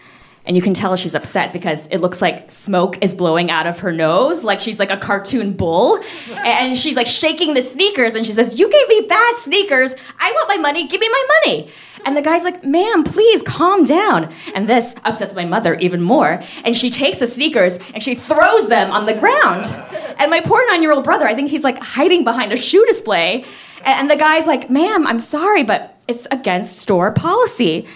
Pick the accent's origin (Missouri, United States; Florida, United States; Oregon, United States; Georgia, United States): Florida, United States; Miami; So I grew up in Miami. Yeah. 305. 305 till I die. My family is Korean, and I have two younger brothers.